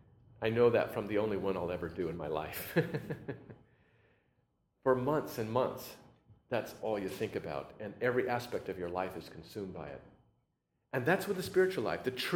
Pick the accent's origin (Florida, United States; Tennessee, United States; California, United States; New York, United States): California, United States; Sacramento; I grew up in Sacramento, and I had an uncle who lived in Oakdale, so I was pretty familiar with the Central Valley.